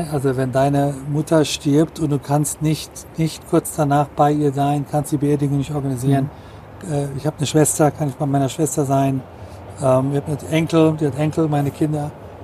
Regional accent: Germany; aber ich bin Deutscher und ich habe einen deutschen Pass und nur einen deutschen Pass

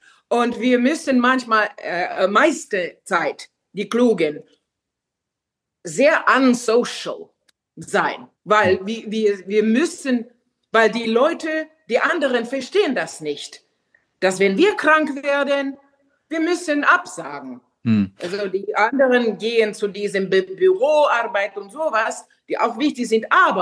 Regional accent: Finland; born there; German is a second language; Zum Beispiel meine Geburtsland, Finnland, würde keine Opernhaus haben ohne Geld vom Staat

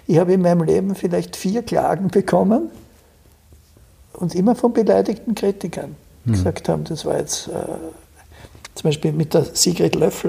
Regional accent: Vienna, Austria; born there; Ich bin ein in Wien geborener österreichischer Europäer, der seine Wurzeln in der Welt hat und trotzdem nirgends zu Hause ist.

